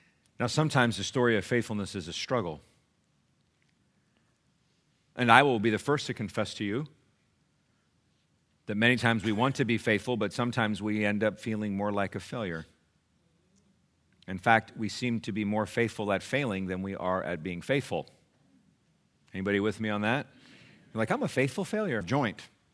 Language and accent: English; England, United Kingdom; There was an old hymn that I used to sing when we were growing up in England, in a little Flint building.